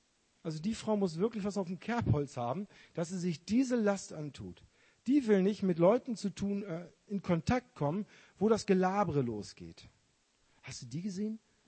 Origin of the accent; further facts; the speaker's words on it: Lüneburg, Lower Saxony, Germany; now in Remscheid, Germany; ich wohne jetzt in Remscheid, ich komme aus der Nähe von Hamburg, aus Lüneburg und ich könnte nicht mal so genau sagen, ich komme aus diesem oder jenem Ort, wir sind so viel umgezogen als Familie, das ist ganz schwierig zu sagen.